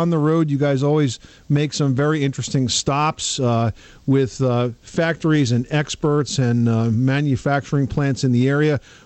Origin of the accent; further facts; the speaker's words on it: New York City, New York, United States; Well, we're from New York City, so we define small using a whole different standard.